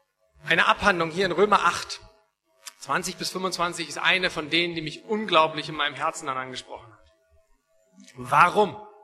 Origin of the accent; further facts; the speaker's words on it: Mecklenburg-Vorpommern, Germany; Zu meinem Hintergrund, ich komme aus Mecklenburg, bin dementsprechend sehr kommunistisch noch aufgewachsen, habe die DDR noch erlebt.